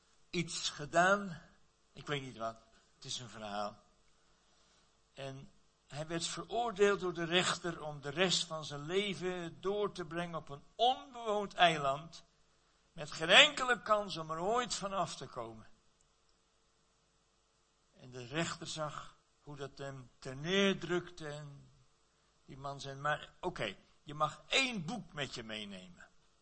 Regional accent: North Holland, Netherlands; Want in Noord-Holland, waar ik vandaan kom, de kop van Noord-Holland

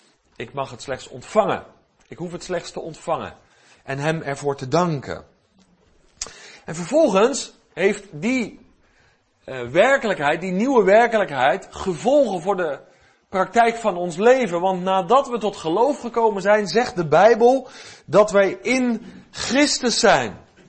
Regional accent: South Holland, Netherlands; Ik kom natuurlijk maar uit de Alblasse Waard.

